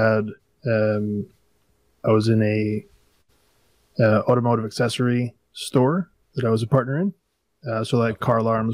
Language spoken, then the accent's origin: English; New York, United States; I'm actually from Long Island, pretty much smack dab in the middle of it.